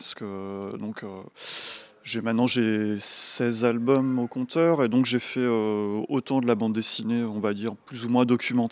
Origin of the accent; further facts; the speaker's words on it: Reims, Grand Est, France; Pas très loin, je suis de Reims.